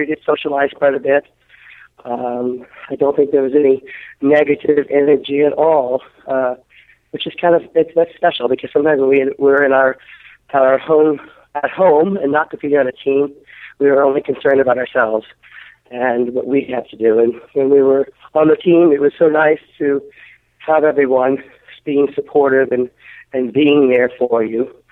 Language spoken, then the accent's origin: English; United States; For me, I actually felt more comfortable because it was my home country.